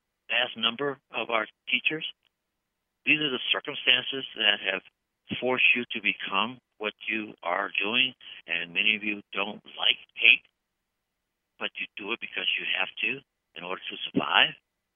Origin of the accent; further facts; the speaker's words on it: Los Angeles, California, United States; You know, I'm from Los Angeles